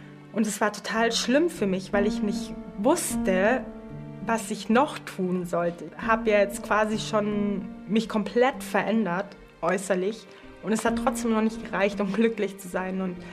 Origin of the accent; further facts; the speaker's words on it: Bavaria, Germany; ich bin 30 Jahre alt. Ich komme aus der Nähe von München, bin alleinerziehende Mama von drei Töchtern.